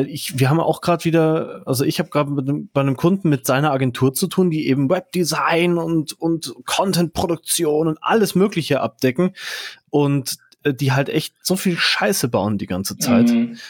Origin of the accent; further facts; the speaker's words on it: Munich, Bavaria, Germany; Ich bin hier als Münchner ein bisschen der Underdog heute.